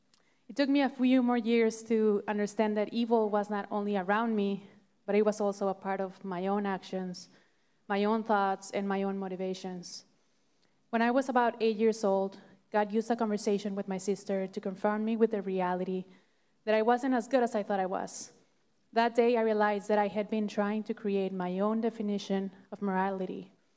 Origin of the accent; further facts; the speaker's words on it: Mexico; I grew up in Mexico in a family of 5 siblings. My parents raised us in the Christian faith.